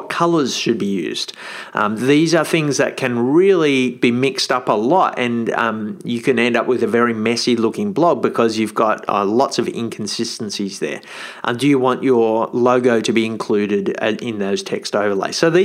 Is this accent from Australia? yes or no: yes; Australia; So I'm an Australian, so if I was writing for an Australian readership, I'd probably adopt the British spelling because that's the way Aussies tend to go.